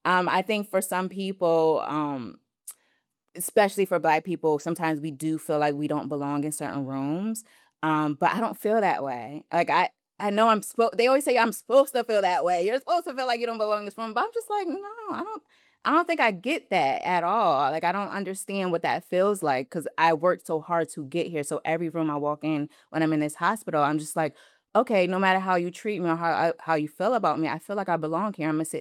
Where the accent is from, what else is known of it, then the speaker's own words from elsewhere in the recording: Connecticut, United States; I'm from Connecticut, predominantly white, obviously.